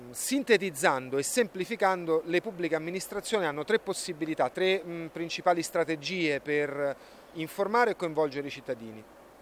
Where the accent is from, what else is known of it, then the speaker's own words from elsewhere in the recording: Rome, Lazio, Italy; Io sono di Roma, la mia famiglia è a Roma